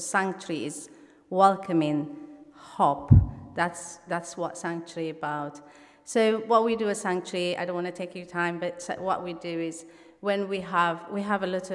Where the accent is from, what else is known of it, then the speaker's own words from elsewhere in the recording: Eritrea; English is a second language; moved away as an adult; now in United Kingdom; I am from Eritrea. I'm a journalist. And I came to the UK when the war broke between Eritrea and Ethiopia.